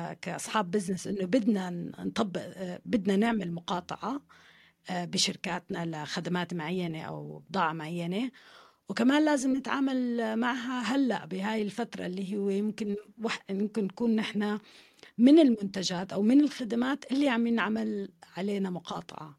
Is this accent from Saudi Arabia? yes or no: yes; Saudi Arabia; أنا لما وعيت وكبرت كنت بالخليج، كنا نستغرب يعني وأنا طفلة ومراهقة نستغرب كل مرة بنيجي على دمشق وعلى عمان إنه ليه ما عندهم كل البراندز اللي نحن عنا إياها بالخليج، بسعودية بحالتي